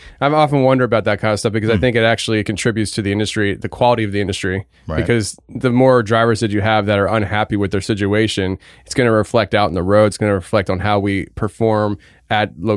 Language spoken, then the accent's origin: English; Pennsylvania, United States; I grew up in Pennsylvania. I don't know these things.